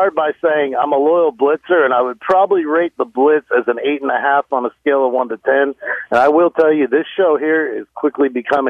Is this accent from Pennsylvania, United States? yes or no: yes; Pittsburgh, Pennsylvania, United States; moved away as an adult; now in Houston, United States; born and raised in Pittsburgh for 23 years, and I've now lived in Houston for 23 years.